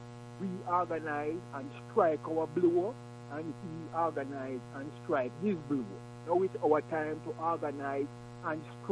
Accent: Jamaica; Because I was born in Jamaica. And we grew up with the same culture, music and Saturday morning, cleaning up.

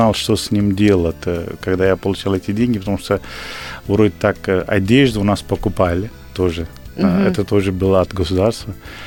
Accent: Jammu and Kashmir, India; Russian is a second language; now in Russia; я приехал из Индии, живу, я родом из самой северную часть Индии. Местность называется Кашмир.

